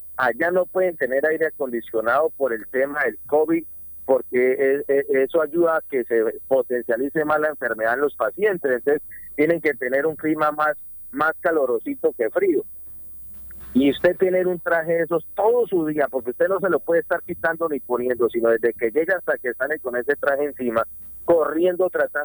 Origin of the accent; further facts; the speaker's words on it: Colombia; nosotros como colombianos somos muy buenos para decir háganlo